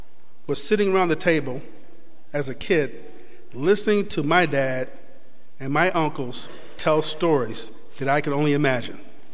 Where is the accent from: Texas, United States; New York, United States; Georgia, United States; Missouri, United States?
New York, United States; Rochester; I said, I'm from Rochester.